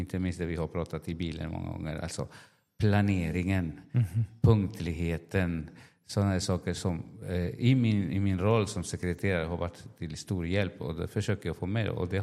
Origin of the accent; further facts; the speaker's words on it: Ecuador; also born or lived in Sweden; Jag är född här i Ecuador och pastorsutbildad i Ecuador, men även pastorsutbildad i Sverige på Teologiska högskolan.